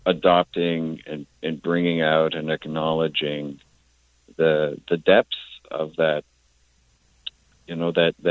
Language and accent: English; Quebec, Canada; I'm from Quebec originally, so I'm fluent in French